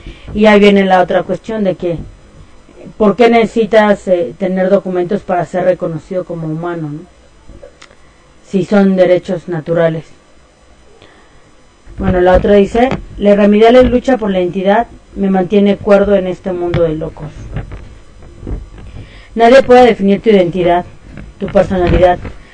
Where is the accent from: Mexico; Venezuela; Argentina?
Mexico; nuestro deber como humanos, como mexicanos, es elegir en qué tradición queremos estar, ¿no?